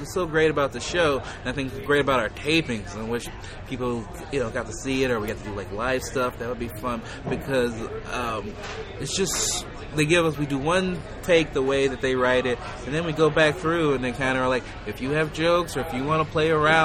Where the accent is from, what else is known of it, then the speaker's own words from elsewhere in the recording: Chicago, Illinois, United States; I'm originally from Chicago.